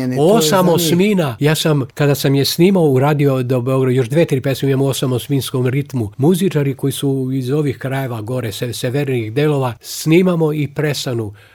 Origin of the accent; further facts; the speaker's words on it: Prizren, Prizren District, Kosovo; ja sam iz Prizrena.